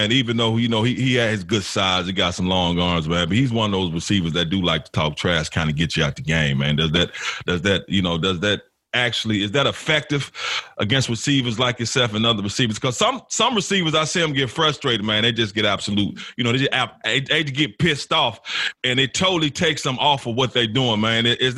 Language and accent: English; Memphis, Tennessee, United States; But Anthony, man, you know, you're from Memphis. I'm from Memphis.